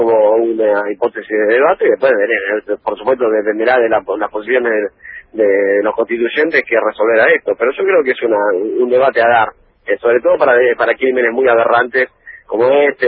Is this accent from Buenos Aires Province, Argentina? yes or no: yes; La Plata, Buenos Aires Province, Argentina; Yo soy de La Plata, tengo algún vínculo